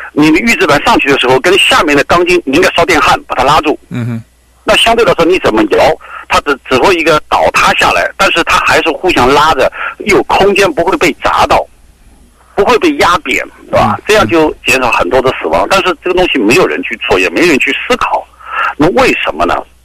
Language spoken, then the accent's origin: Chinese; China; 是我们中国人，他刚才讲了